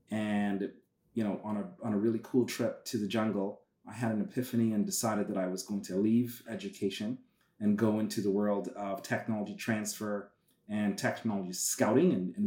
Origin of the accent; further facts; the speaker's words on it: Trinidad & Tobago; I was born here. Mm-hmm. But I grew up in Trinidad and Tobago.